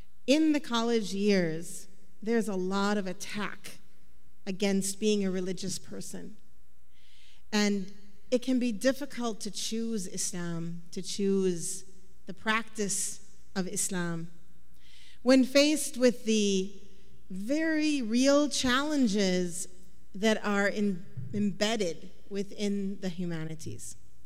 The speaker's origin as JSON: {"language": "English", "region": "Minnesota", "country": "United States", "said": "I'm from Minnesota, so it's cold."}